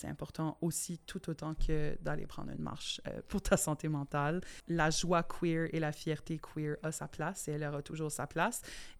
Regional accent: New Brunswick, Canada; au Nouveau-Brunswick. Vu qu'on est acadien ou francophone, minoritaire

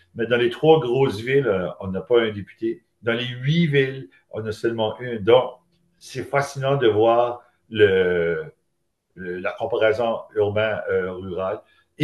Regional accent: New Brunswick, Canada; Je suis un fier Acadien, je suis un fier gradué de l'Université de Moncton. Donc, pour moi, mes souches acadiennes, j'en parle tout le temps avec fierté.

